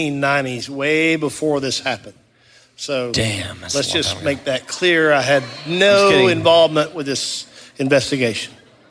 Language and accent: English; Tifton, Georgia, United States; I grew up in Tifton, just a few miles away.